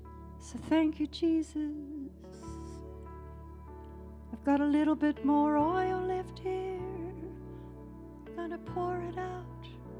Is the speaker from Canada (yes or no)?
no; Wellington, New Zealand; Oh, I grew up in Wairarapa College with Māori, Tongan, Fijian, and Nui.